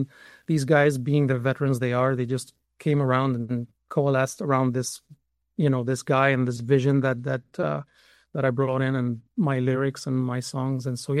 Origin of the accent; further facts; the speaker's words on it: Lebanon; now in Canada; I grew up in Lebanon, born as a Palestinian official status refugee.